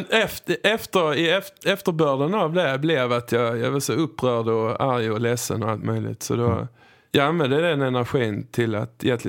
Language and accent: Swedish; Hässleholm, Skåne, Sweden; kom in i min hemkommun Hässleholm